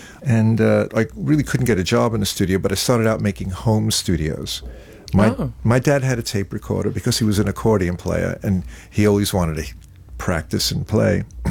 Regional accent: Brooklyn, New York, United States; Now, I'm a kid from Brooklyn, and here's my third day in London

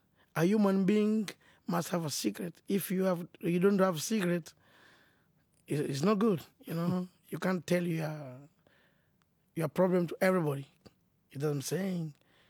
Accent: Kongo Central, DR Congo; first language Kikongo; English is a second language; moved away as an adult; also born or lived in Uganda; now in Kenya; My mother tongue is Lingala. In fact, Kikongo, because I'm a Mukongo from the Congo, Western Congo.

